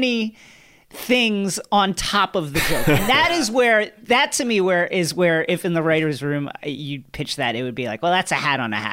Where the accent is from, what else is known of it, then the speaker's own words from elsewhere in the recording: New York, United States; You know, he was my mayor. So that's, I'm from New York, mm-hmm.